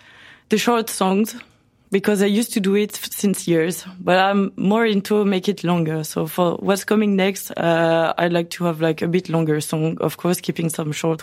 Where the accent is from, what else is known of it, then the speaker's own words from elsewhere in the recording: Rennes, Brittany, France; Yeah, I'm from Rennes.